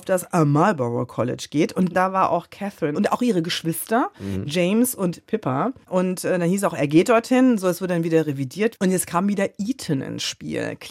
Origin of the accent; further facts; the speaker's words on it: Ramstein, Rhineland-Palatinate, Germany; Und das war damals in meiner Heimat in Rammstein.